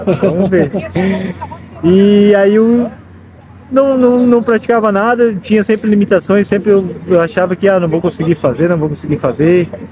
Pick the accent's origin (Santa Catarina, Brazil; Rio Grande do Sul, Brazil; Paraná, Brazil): Santa Catarina, Brazil; Tubarão; Foi lá em Tubarão, lá na minha cidade